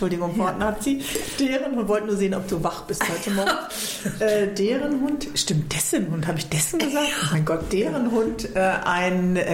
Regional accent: Bremen, Germany; Geht um etwas, was mit meiner Heimatstadt zu tun hat.

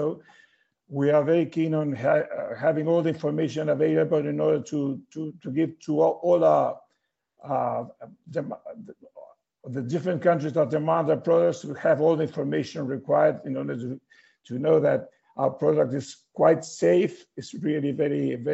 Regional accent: Uruguay; first language Spanish; English is a second language; My mother tongue is Spanish. I don't speak English very currently. I'm a bit stuck with the English, so I'm going to try to do my best. First of all, I would like to say that Uruguay is a quite small country

